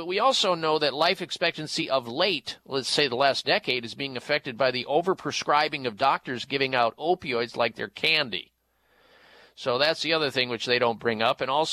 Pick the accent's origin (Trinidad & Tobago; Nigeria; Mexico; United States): United States; Midwest; when I grew up in the Midwest, he who had the biggest beer belly won the contest.